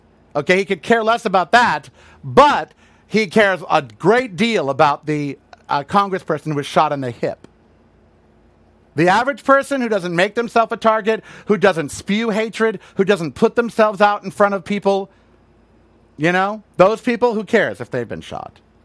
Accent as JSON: {"language": "English", "country": "United States", "said": "I'd like to have fun as an American."}